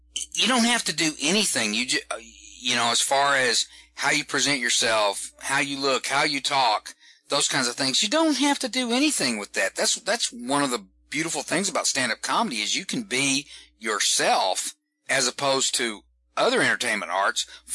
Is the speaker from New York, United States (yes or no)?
no; Texas, United States; accent: Southern; I have a fairly distinct Southern accent. I was born and raised in Texas.